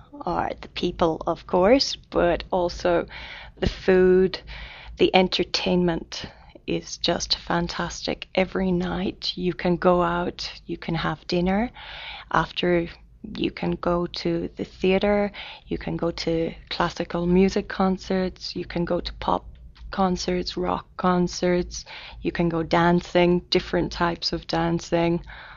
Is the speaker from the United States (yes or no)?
no; Cork, Munster, Ireland; I'm from Ireland, and I'm from the second biggest city in Ireland, which is Cork.